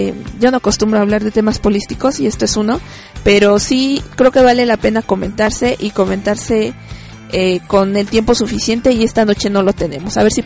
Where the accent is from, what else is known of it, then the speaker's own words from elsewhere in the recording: Mexico; para nosotros como mexicanos no nos duele o no nos pesa